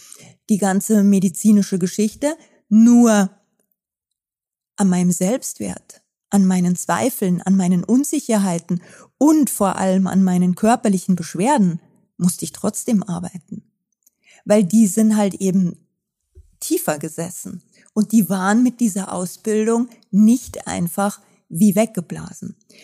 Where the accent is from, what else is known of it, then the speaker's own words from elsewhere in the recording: Austria; dann hat es sich ergeben, dass ich später dann nach Österreich geheiratet habe. Ich bin ja auch Österreicherin und bin dann wieder zurück.